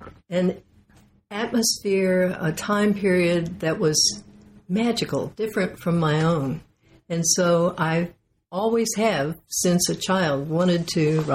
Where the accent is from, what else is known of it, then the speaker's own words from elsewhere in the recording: Indiana, United States; I grew up in Indiana in a house full of books, and when I visited elderly relatives, there were always books.